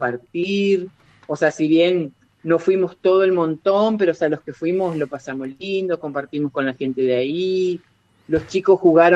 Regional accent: Misiones, Argentina; now in Federal, Argentina; realidad soy de Misiones y bueno, vueltas de la vida. Terminé acá en Federal, en Entre Ríos, por cuestiones de trabajo. Soy médica

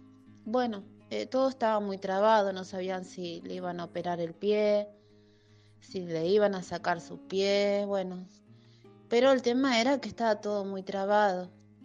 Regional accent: Buenos Aires, Argentina; de Buenos Aires y voy a contar mi testimonio

